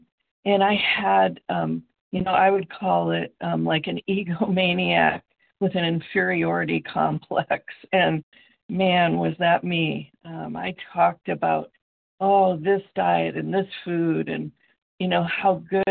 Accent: Iowa, United States; I'm from Iowa. I'm grateful to be here today.

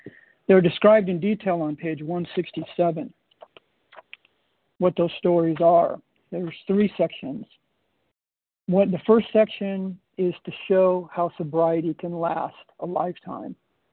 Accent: Graham, Washington, United States; I'm from Graham, Washington.

